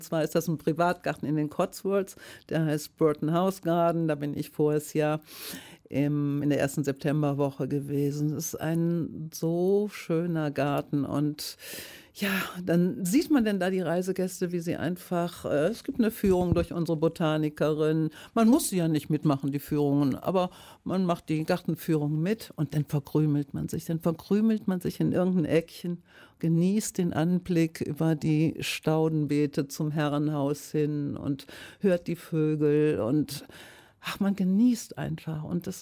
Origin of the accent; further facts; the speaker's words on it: Eifel, Germany; born there; ich bin gebürtige Eiflerin